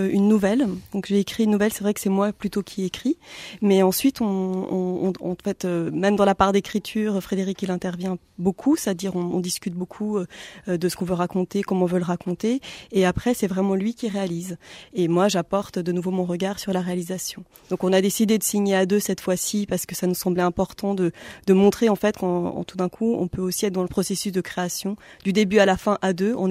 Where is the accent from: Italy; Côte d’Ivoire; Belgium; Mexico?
Mexico; moved away; Effectivement, moi j'ai passé mon enfance au Mexique. J'ai une partie de ma famille qui est mexicaine.